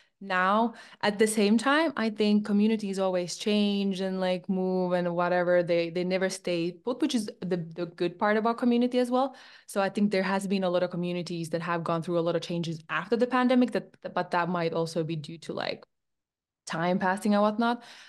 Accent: Finland; English is a second language; now in Zurich, Switzerland; I am from Finland originally, living in Zurich, Switzerland nowadays.

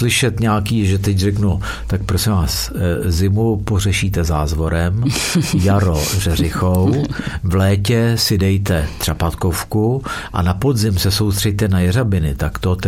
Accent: Vlašim, Central Bohemian Region, Czechia; protože jsem původně z Vlašimi

